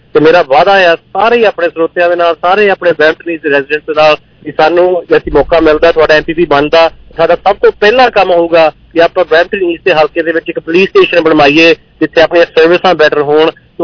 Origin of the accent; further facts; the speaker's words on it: Canada; ਮੈਂ ਜੀ ਪੰਜਾਬ ਤੋਂ ਨਹੀਂ ਹੈਗਾ, ਮੈਂ ਇੱਥੇ ਕੈਨੇਡਾ ਦਾ ਹੀ